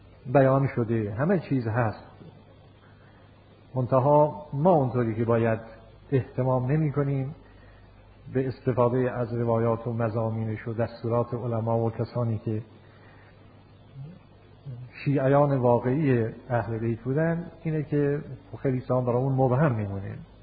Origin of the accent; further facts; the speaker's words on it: Yazd, Iran; ما یه عالمی داشتیم تو شهر خودمون، شهر یزد